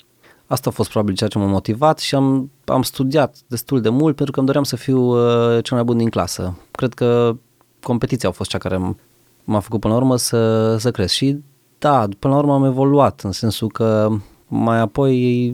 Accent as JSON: {"language": "Romanian", "town": "Deva", "region": "Hunedoara County", "country": "Romania", "tie": "born or raised there", "said": "Eu sunt originar din Deva și asta se întâmpla în Deva."}